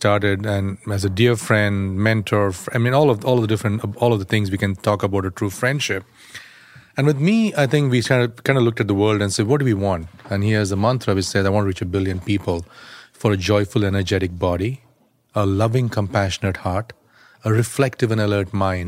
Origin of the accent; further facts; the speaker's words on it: India; moved away as an adult; You know, I came from India, as a software engineer